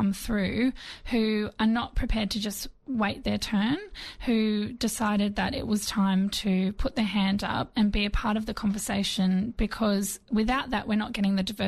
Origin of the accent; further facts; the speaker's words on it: Sydney, New South Wales, Australia; I mean, I grew up in Western Sydney.